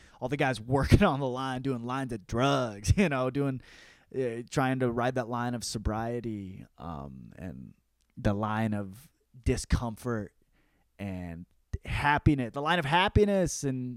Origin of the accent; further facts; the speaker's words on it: Michiana, United States; I grew up in Michiana, you know, they call it Michiana because it's Michigan and Indiana. It's right on the line and right at the border.